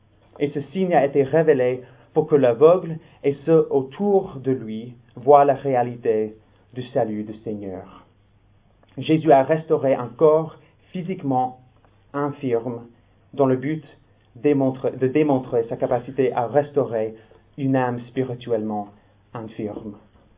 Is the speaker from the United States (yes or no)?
yes; Minnesota, United States; French is a second language; Chez moi, au Minnesota, aux États-Unis, il y a une région qui s'appelle